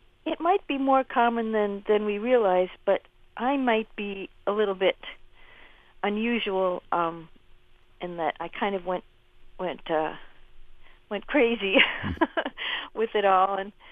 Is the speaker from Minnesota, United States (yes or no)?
yes; Minnesota, United States; born there; I was born right here in Minnesota.